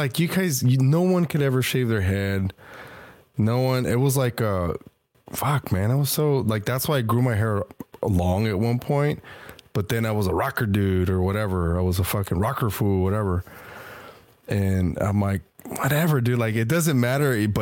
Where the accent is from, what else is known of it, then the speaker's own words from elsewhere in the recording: City Terrace, California, United States; I go, I grew up in City Terrace. Right away, clean giveaway. Yeah, I grew up in City Terrace. And then, but then when I moved to Montebello